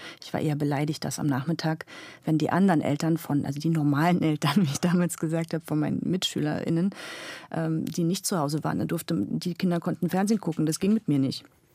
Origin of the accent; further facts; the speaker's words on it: Berlin, Germany; Und das sage ich als Berlinerin.